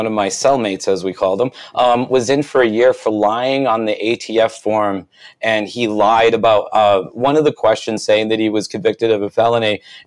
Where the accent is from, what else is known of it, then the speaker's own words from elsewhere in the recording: Rhode Island, United States; I'm from Rhode Island